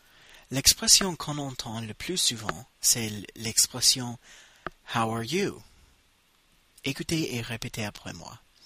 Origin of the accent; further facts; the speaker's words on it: United States; first language English; French is a second language; Je suis américain, alors je parle anglais comme langue maternelle.